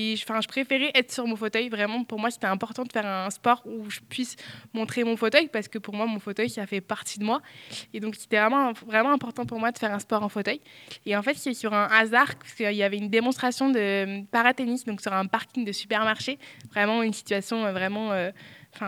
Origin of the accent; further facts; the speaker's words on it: Auvergne-Rhône-Alpes, France; Alors, j'ai grandi à côté de Saint-Étienne, entre Saint-Étienne et Lyon. Donc, c'est là où j'ai été jusqu'au lycée.